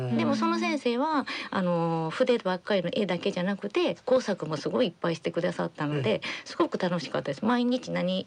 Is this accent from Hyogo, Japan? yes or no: yes; Kobe, Hyogo, Japan; 神戸です。